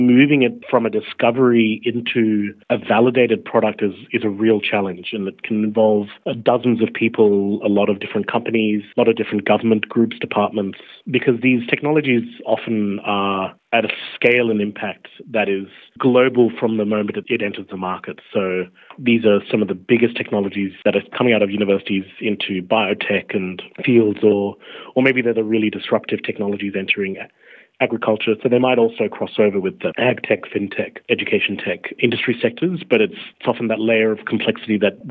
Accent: St. Leonards, New South Wales, Australia; born there; I was born in Australia in Royal North Shore and St. Leonards, and my parents arrived in the late 70s to Australia. My parents actually moved from India. My mum is Goan and my dad is Parsi.

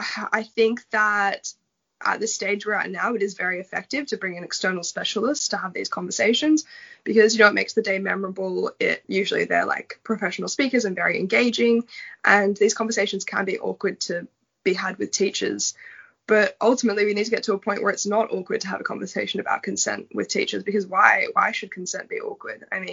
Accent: Australia; I've lived in the United Kingdom, Sweden and Australia, and I've never experienced the peer-on-peer rape culture the way I have growing up in Australia.

